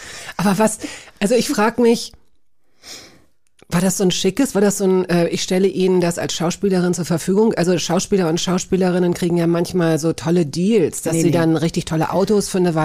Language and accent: German; Hanover, Lower Saxony, Germany; Weil ich komme aus Hannover und dort gab es FFN.